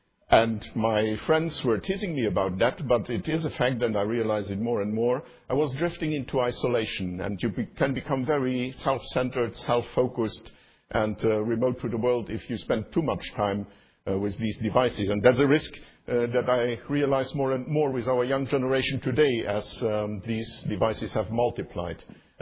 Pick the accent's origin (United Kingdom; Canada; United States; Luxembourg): Luxembourg; English is a second language; I was born in 1957 in Luxembourg in a somewhat protected environment. I grew up in a Roman Catholic family.